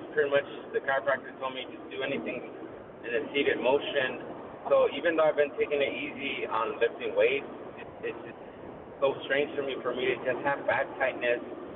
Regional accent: Los Angeles, California, United States; growing up in Southeast LA, I just saw a lot of people with problems

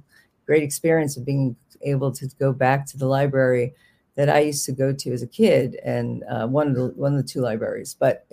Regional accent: New York, United States; accent: Bronx; but I had a very heavy Bronx accent that I lost in Manhattan, which is a whole other story.

